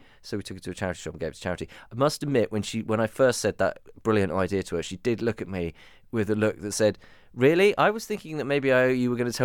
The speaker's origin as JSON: {"language": "English", "region": "East of England", "country": "United Kingdom", "tie": "born or raised there", "said": "when I was a teenager, growing up in Hertfordshire"}